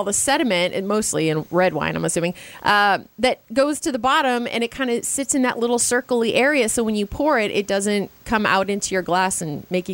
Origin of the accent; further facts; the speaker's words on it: Midwest, United States; I'm from the Midwest. We didn't even use backpacks.